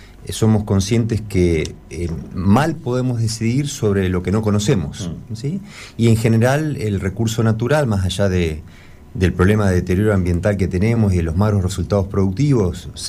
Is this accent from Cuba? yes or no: no; Argentina